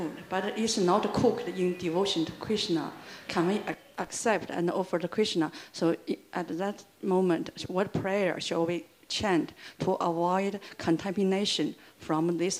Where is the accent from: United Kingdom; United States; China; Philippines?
China; Shanghai; Yeah, I'm from Shanghai, China.